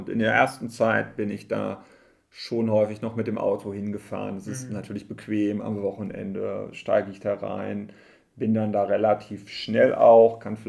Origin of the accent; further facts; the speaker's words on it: Herford, North Rhine-Westphalia, Germany; als ich dann hier in die Region zurückgekommen bin, ich bin ja ursprünglich aus Herford hier in der Gegend